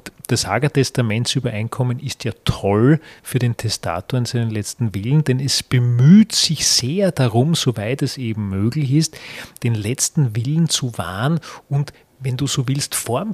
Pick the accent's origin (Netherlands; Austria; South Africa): Austria; wie bei uns in Österreich jetzt jüngst